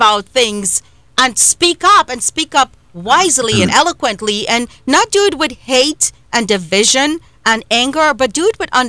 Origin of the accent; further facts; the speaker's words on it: India; I mean, I'm Indian. I think Indian people teach their kids from the womb how to go to school and become a lawyer, doctor, engineer, businessman, and save money.